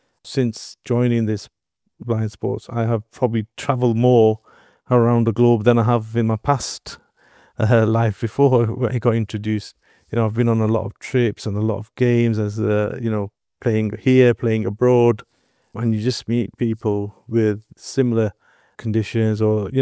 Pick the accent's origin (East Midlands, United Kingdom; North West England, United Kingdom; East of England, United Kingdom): North West England, United Kingdom; Bolton; obviously I'm from Bolton, Greater Manchester.